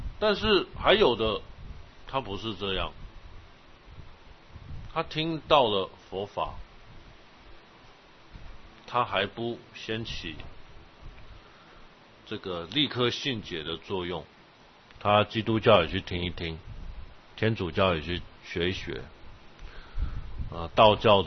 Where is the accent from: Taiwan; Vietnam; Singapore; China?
China; 我们中国人很不喜欢这一套。我们中国人就是说，我告诉你了，你就相信了。